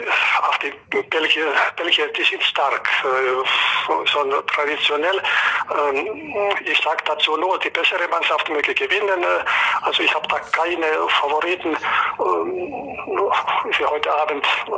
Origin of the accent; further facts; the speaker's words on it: Finland; German is a second language; Also ich werde wohl Finne bleiben, weil die Kindheit und Jugendzeit, die prägt einen so ein, dass man den Rest des Lebens dann als Finne bleibt, vorrangig als Finne.